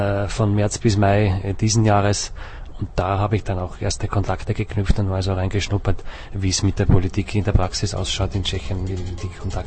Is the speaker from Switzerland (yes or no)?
no; Graz, Styria, Austria; now in Vienna, Austria; ich komme aus Österreich, komme eigentlich aus Graz im Süden Österreichs, studiere aber schon oder habe schon lange Zeit in Wien studiert, das heißt, ich fühle mich schon fast als Wiener